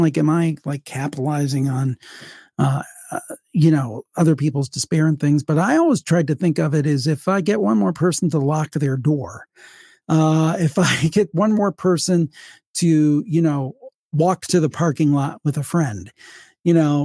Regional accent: Cleveland, Ohio, United States; he moved to my hometown of Cleveland, and he became safety director.

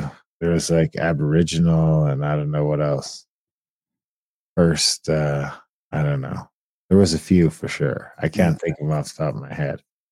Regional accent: Canada; that's all I care about as an Indian in Canada, as an Indigenous person.

